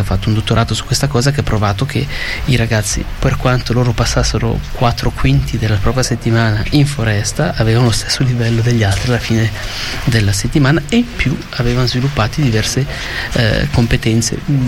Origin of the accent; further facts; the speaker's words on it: Ticino, Switzerland; sono originario del Ticino, vivo attualmente nella Svizzera romanda da diversi anni, più di 20 anni